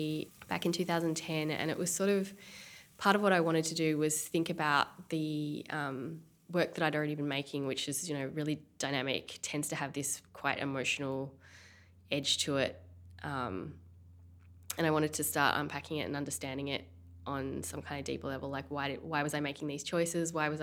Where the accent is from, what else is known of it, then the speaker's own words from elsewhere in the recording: Australia; I am from Australia. I live in a small town called Clunes, which is a population of about 1,600, but it's 2 hours from Melbourne. So I study in Melbourne, spend a lot of time there as well.